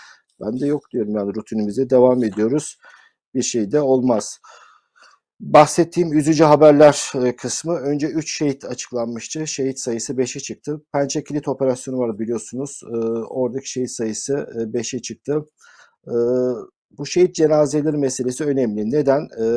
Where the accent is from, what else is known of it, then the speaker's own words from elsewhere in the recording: Stockholm, Stockholm County, Sweden; Burada özellikle malum ben Stockholm'luyum.